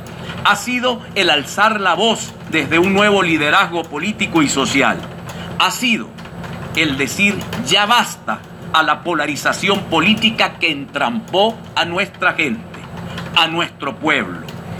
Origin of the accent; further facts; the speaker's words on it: Maracaibo, Zulia, Venezuela; Tenemos toda una vida dedicada a servir a Maracaibo y en ningún momento pienso claudicar a la vocación de servicio por mi tierra natal.